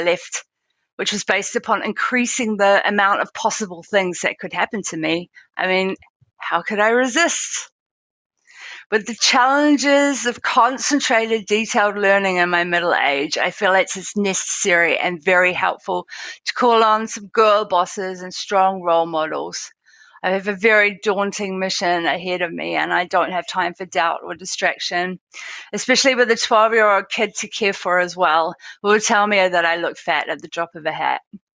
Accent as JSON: {"language": "English", "country": "New Zealand", "said": "I come from New Zealand, which is famous for being actually paradise."}